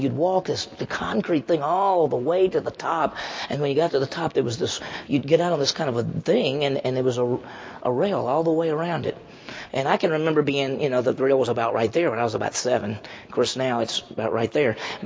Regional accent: Vicksburg, Mississippi, United States; And my hometown got second place. But anyway, I was living in Vicksburg

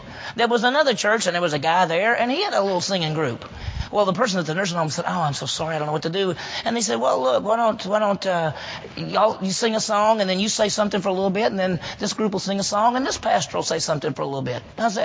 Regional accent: Mississippi, United States; In fact, when I grew up in Mississippi and I started being involved with some churches or being involved with the church, I met people who said any dancing at all is wrong.

